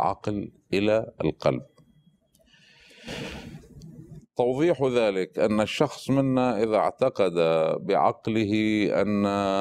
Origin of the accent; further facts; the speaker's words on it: Lebanon; مثلا عندنا في لبنان